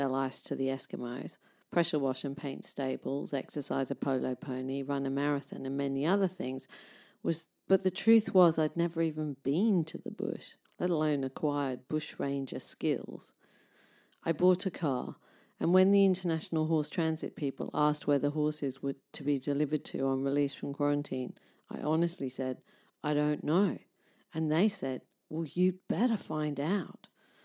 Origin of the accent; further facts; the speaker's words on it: England, United Kingdom; accent: pommy twang; moved away as an adult; now in Australia; You may have noticed a pommy twang in my voice. That's because I am British by birth, Australian by choice. I left England aged 21 in Maggie Thatcher's austerity era and lived and worked in Hong Kong for a year before embarking on the ubiquitous backpacking trip to Australia.